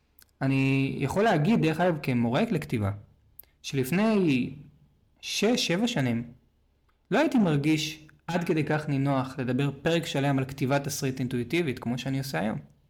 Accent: Tel Aviv, Tel Aviv District, Israel; גדלתי בתל אביב, הייתי נוסע באוטובוס לבית הספר בכל יום.

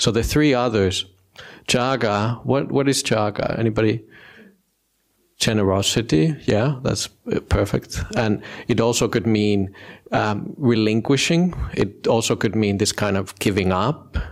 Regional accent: northern Finland, Finland; English is a second language; I come from Northern Finland. There's no Buddhism there.

